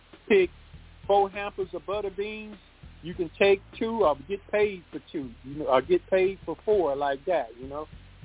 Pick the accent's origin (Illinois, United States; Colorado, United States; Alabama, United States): Alabama, United States; Montgomery; I'm from Montgomery, man.